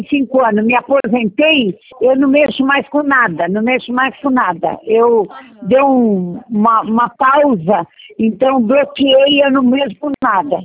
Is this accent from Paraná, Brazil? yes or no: no; Piracicaba, São Paulo, Brazil